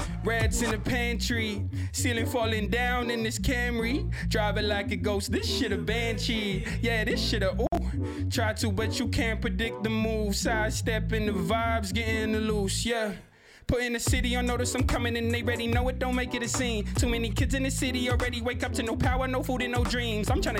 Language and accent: English; Palmerston North, Manawatū-Whanganui, New Zealand; mine and my brother's childhood, growing up in Palmy